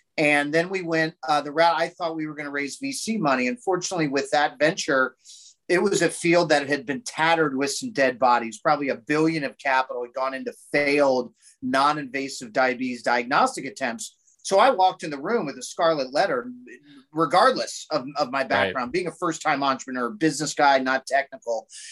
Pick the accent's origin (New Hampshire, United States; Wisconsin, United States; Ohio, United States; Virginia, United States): Ohio, United States; I don't know if it was how I was raised in Ohio with, you know, humble roots.